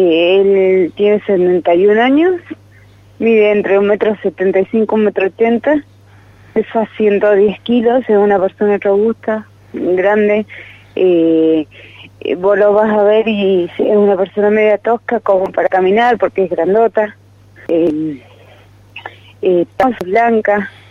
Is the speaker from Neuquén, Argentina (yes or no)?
yes; Neuquén, Argentina; yo soy de Neuquén, el Rincón.